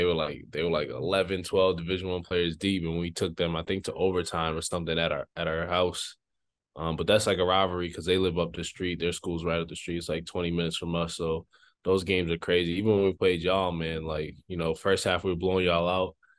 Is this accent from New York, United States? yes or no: yes; Brooklyn, New York, United States; Yeah, so I was born in Brooklyn, New York.